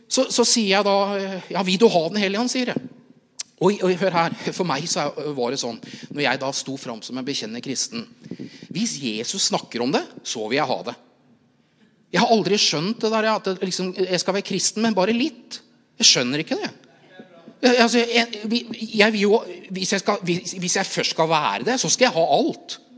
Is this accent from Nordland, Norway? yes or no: no; Jessheim, Akershus, Norway; en veninne av meg, som da vokste opp i Jessheim, der jeg kommer fra.